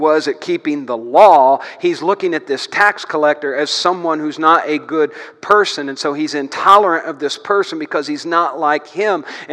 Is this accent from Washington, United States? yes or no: no; Brazil, Indiana, United States; Stacy and Rob and I, we can't help it. We came from Brazil, Indiana.